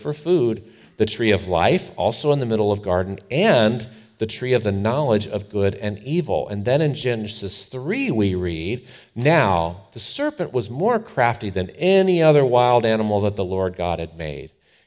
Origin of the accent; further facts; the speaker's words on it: Bay Village, Ohio, United States; several tornadoes touched down in my home town of Bay Village, Ohio, or around there, Northeast Ohio.